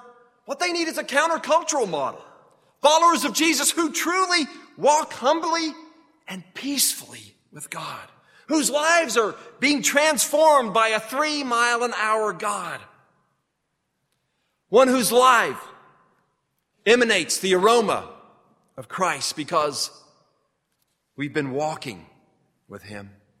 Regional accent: Kentucky, United States; Now, it wasn't the jug of moonshine or the gap between my teeth that had him know that I was from Kentucky.

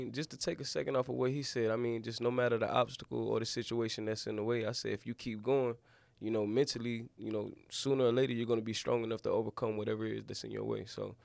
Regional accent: Raeford, North Carolina, United States; Like, I'm from Rayford, North Carolina, a small little country town.

